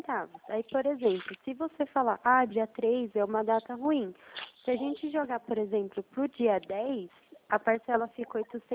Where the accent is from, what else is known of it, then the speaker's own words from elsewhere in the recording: Delfim Moreira, Minas Gerais, Brazil; moved away; eu trabalho aqui na Central, no interior de São Paulo, mas eu sou do interior de Minas Gerais. A cidade que eu moro chama Delfim Moreira, não sei, morava, né? Não moro mais lá já tem 5 anos.